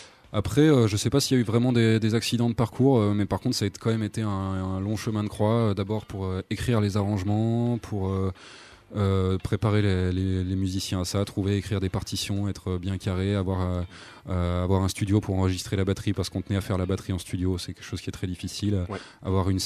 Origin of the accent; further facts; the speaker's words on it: Les Deux Alpes, Auvergne-Rhône-Alpes, France; un concert qu'on avait fait chez moi, aux Deux Alpes, dans une grande salle